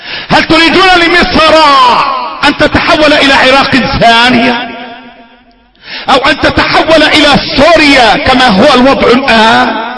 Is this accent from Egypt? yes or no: yes; Egypt; اللهم احفظ بلدنا مصر، اللهم احفظ مصر